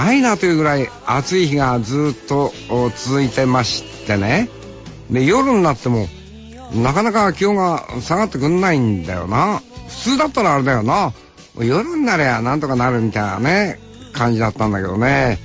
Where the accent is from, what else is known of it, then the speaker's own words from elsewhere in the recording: Hokkaido, Japan; 俺も北海道で生まれ育ってね65年になるけどさ